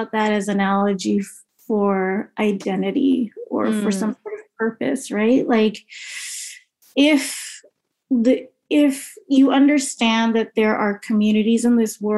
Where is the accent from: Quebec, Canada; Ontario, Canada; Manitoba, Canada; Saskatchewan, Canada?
Ontario, Canada; Toronto; Yeah, I was born and raised first in the East End of Toronto, like off the Danforth, Greek town.